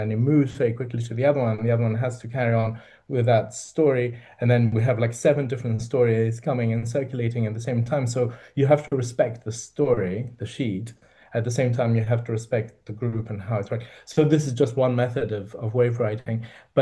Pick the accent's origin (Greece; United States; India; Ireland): Greece; I'm from the Mediterranean, from Greece, rather than the big ocean.